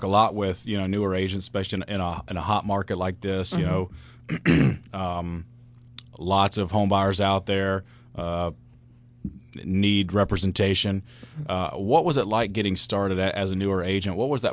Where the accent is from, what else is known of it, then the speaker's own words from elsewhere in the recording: Augusta, Georgia, United States; I grew up in Augusta, and so every year I try to get back there.